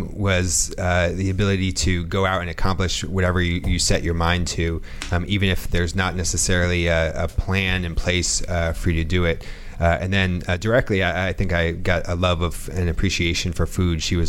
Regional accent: Albany, New York, United States; I grew up in Albany, New York.

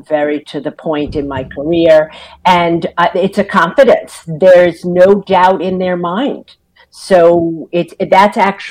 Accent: New York, United States; no, never offended. I'm a New Yorker. I love a direct person.

